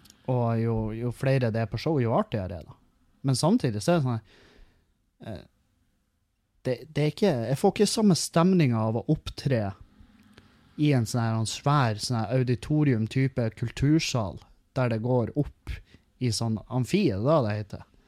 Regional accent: Halsa, Møre og Romsdal, Norway; når jeg var hjemme på Halsa og opptredd foran bygda der alle kjenner meg

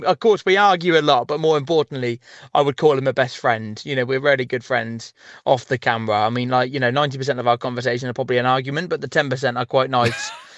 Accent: Chipping Norton, South East England, United Kingdom; And that is my hometown. It's a small little town in the middle of the Cotswolds. And I grew up there. I was born there. I was raised there. And I'm still here now.

